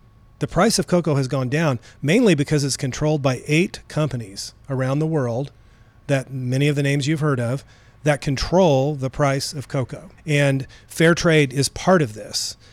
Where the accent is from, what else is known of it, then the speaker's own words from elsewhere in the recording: Springfield, Missouri, United States; You know, I grew up in Springfield, and so we have a lot of relationships here.